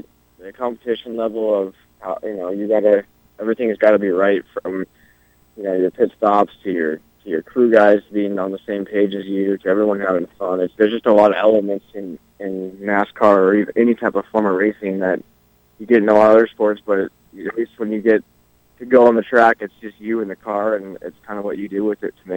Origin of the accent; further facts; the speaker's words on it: Seattle, Washington, United States; also born or lived in North Carolina; I'm from Seattle. I used to live in North Carolina for like 5 years and then went back out to Seattle to work construction and stuff.